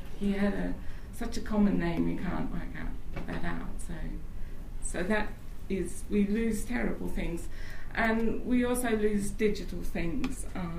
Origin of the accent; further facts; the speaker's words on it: Leiden, South Holland, Netherlands; I'm from Leiden in the Netherlands, and I work for OCLC there